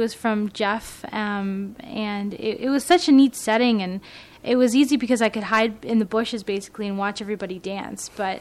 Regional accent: Goderich, Ontario, Canada; now in Waterloo, Canada; When I first moved to Waterloo, I'm from Goderich, and for the first year I had like no friends.

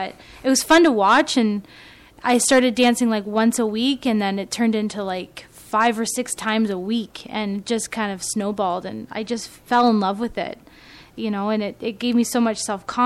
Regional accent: Goderich, Ontario, Canada; now in Waterloo, Canada; When I first moved to Waterloo, I'm from Goderich, and for the first year I had like no friends.

